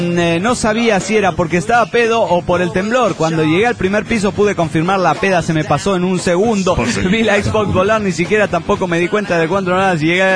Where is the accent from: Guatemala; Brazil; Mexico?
Mexico; Oaxaca; de Oaxaca.